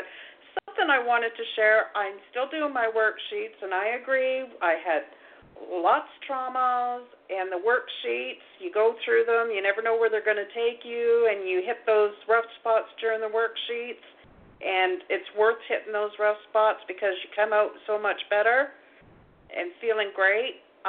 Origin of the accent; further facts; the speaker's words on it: Ontario, Canada; Yeah, I'm a crazy Canucky.